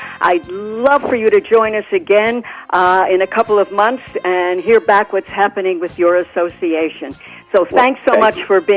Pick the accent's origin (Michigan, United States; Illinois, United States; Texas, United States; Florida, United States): Illinois, United States; Chicago; I'm originally from Chicago